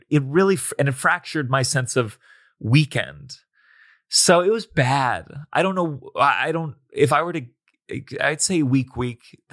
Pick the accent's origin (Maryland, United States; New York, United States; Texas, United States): Maryland, United States; Potomac; also born or lived in Washington, D.C.; Potomac, Maryland.